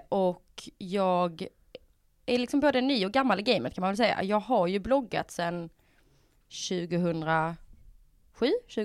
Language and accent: Swedish; Skåne, Sweden; jag är från Skåne då, om du inte hör det.